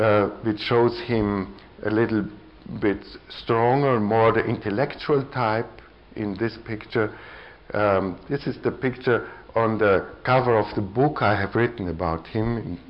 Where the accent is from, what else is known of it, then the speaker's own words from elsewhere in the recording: Vienna, Austria; accent: Viennese; English is a second language; I hope you can follow my English and my Viennese accent